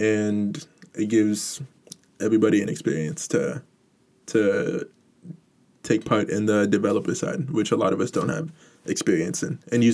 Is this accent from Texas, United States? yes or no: yes; Houston, Texas, United States; and also being in my home state because I'm from Houston